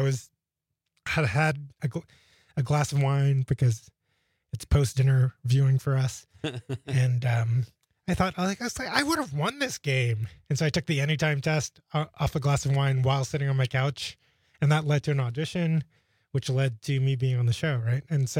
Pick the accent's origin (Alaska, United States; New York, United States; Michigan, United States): New York, United States; Queens; now in Green Bay, United States; Yeah, I'd say, you know, I grew up in Queens, New York. I've lived in Green Bay for 10 years.